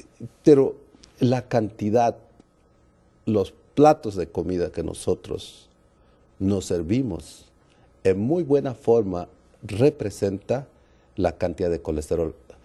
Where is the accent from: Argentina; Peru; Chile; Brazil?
Peru; Ahora, lo que es Perú, yo soy de Perú y mando un saludo a mis queridos paisanos de Perú